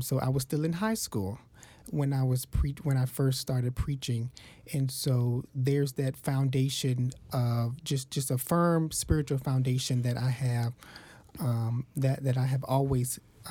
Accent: Charles City County, Virginia, United States; Charles City County, Virginia, is a very small, very rural community, pretty much everyone knows everyone. I was born in the Baptist denomination, and I have been raised in the Baptist denomination.

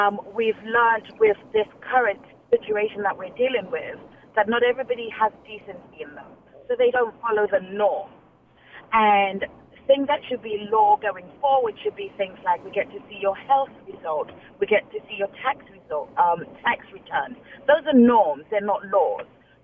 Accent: London, United Kingdom; now in United States; I'm from the UK. I'm from London originally.

